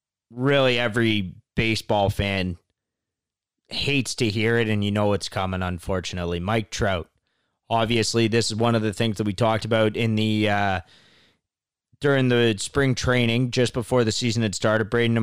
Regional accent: Canada; Being a Canadian kid

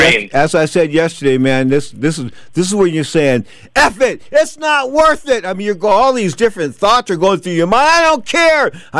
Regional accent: Frisco, United States; I'm from Frisco. Anyway, I live that lifestyle.

